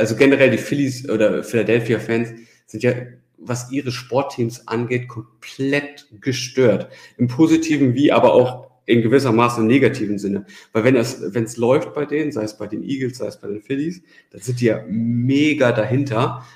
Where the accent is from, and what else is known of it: Hamburg, Germany